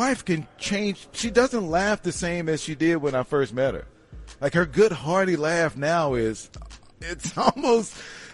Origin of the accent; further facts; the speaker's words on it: Auburn, Alabama, United States; now in Dallas, United States; I've lived in DFW for the last 10 years, but I was born and raised in Auburn, Alabama.